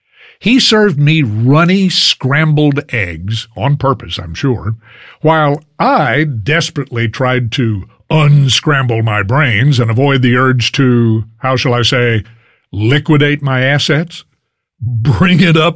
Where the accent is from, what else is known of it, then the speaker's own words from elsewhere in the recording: Fort Worth, Texas, United States; I went to TCU in my hometown of Fort Worth.